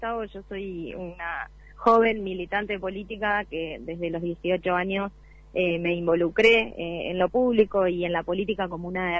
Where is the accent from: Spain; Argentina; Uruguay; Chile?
Argentina; Yo como persona y como ciudadana argentina elijo trabajar en lo público